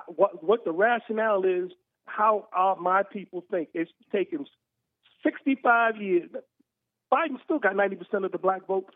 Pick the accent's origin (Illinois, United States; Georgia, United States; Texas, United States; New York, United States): New York, United States; New York City; I'm from New York City, and I know Eric Adams personally.